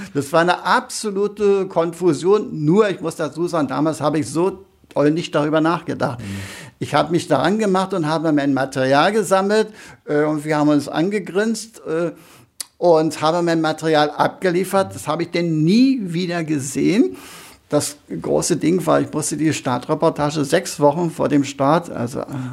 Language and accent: German; East Germany, Germany; Wir durften uns ja in dem Sinne nicht als Deutsche bezeichnen, wir waren DDR-Bürger.